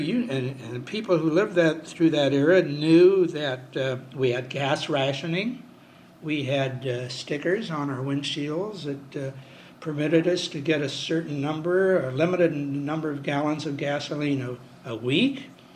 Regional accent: Dayton, Ohio, United States; I covered it for my hometown newspaper, Dayton Herald.

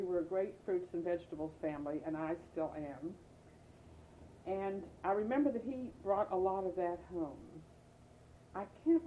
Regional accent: United States; born there; I'm not even sure I was born, because I was not born in Europe. I was born in the United States.

